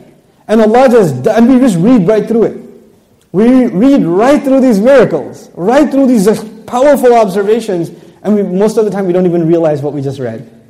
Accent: Texas, United States; I come from Texas, we have gun expos, right? So we really do, by the way. We have gun expo.

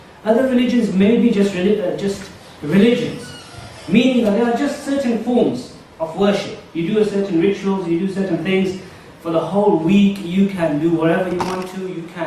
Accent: Leicester, East Midlands, United Kingdom; I myself, I was born in this country. I was born in Leicester. And I've lived all my life in this country.

